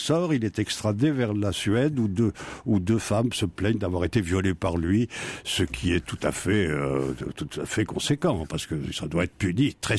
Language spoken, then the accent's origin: French; Bordeaux, Nouvelle-Aquitaine, France; Moi, j'ouvre les yeux, ils sont chez moi, à Bordeaux